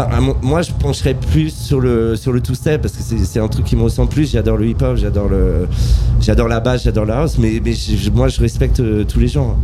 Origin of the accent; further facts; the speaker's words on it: Paris, Île-de-France, France; En fait, moi je suis parisien, mais ça fait 20 ans que je viens jouer à Nantes régulièrement.